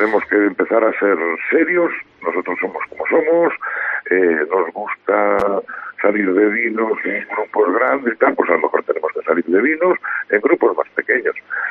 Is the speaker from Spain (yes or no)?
yes; Ribadeo, Galicia, Spain; somos todos de Ribadeo, entonces vamos a echarnos una mano.